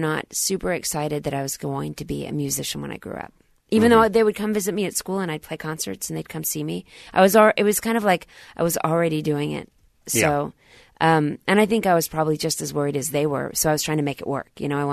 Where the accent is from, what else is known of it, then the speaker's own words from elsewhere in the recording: Dallas, Texas, United States; I grew up in Dallas, Texas.